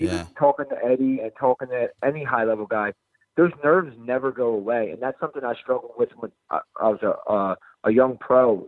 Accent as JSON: {"language": "English", "town": "Philadelphia", "region": "Pennsylvania", "country": "United States", "said": "So I'm from Northeast Philly."}